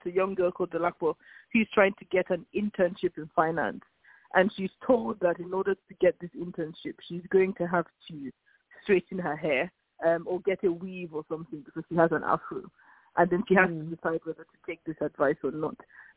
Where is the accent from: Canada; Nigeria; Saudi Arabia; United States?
Nigeria; Lagos; We grew up in Nigeria, in Lagos.